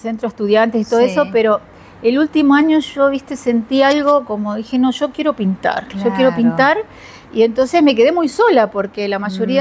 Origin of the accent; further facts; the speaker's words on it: Buenos Aires, Argentina; also born or lived in Rosario; Yo nací en Rosario, pero viví muy poco tiempo porque mi papá lo trasladaron en la empresa donde trabajaba, lo trasladaron a Buenos Aires.